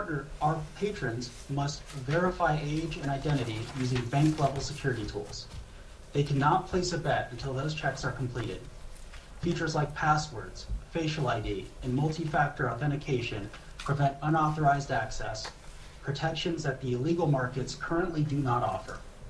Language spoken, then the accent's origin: English; Las Vegas, Nevada, United States; I'm from Las Vegas, Nevada. We didn't get a Chick-fil-A until about 5-6 years ago.